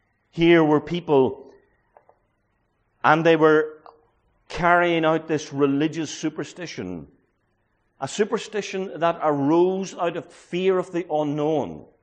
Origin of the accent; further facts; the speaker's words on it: Ireland; I'm a Christian before I'm an Irishman.